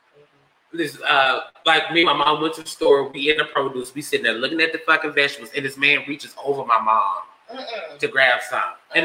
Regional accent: Little Rock, Arkansas, United States; Even growing up in Little Rock

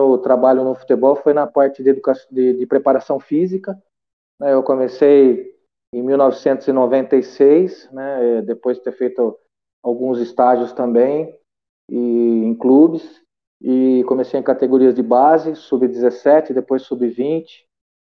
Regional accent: Taubaté, São Paulo, Brazil; Eu sou paulista da cidade de Taubaté e fiz a minha universidade lá na Unital.

